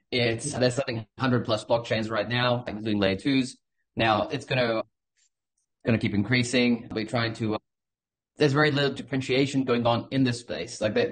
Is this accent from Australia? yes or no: yes; Australia; It's very difficult for us to buy US treasury bills right now as an Australian citizen.